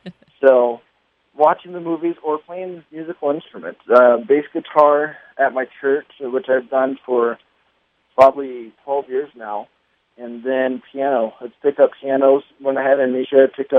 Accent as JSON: {"language": "English", "town": "Hobbs", "region": "New Mexico", "country": "United States", "tie": "born or raised there", "said": "that's because I grew up in Hobbs"}